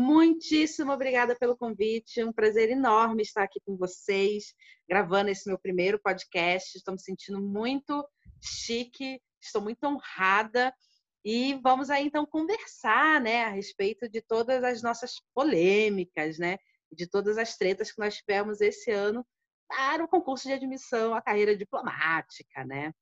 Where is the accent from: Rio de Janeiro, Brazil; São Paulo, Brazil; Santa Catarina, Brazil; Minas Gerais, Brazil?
Rio de Janeiro, Brazil; born there; now in Curitiba, Brazil; Eu tenho 38 anos, sou advogada, nasci no Rio de Janeiro, mas moro em Curitiba.